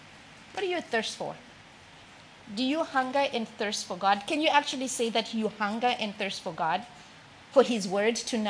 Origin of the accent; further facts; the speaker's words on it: Zimbabwe; I'm from Zimbabwe, as most of you may know, and we have the joy of having one of the seven wonders of the world